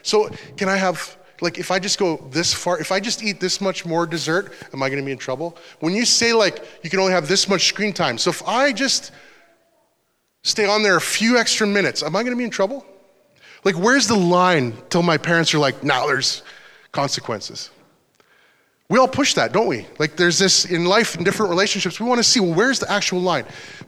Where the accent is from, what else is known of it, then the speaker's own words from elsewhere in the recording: Canada; because I'm a Canadian